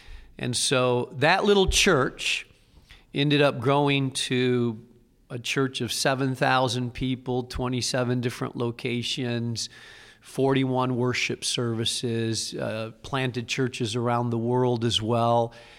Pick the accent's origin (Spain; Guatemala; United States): Spain; northern Spain; So I came to Moody from Spain. I grew up in Spain and a town of 200 people.